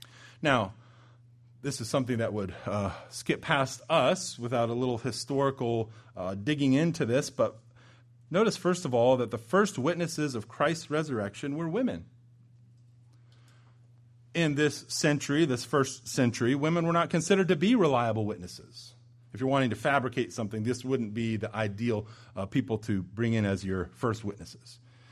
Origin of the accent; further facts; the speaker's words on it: Alaska, United States; also born or lived in California; Now, many of you know that I grew up in Alaska. I lived a short time in California.